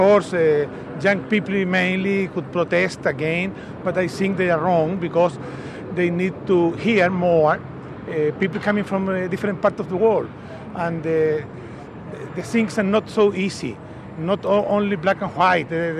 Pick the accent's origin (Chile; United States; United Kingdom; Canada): Chile; English is a second language; I'm coming from Chile.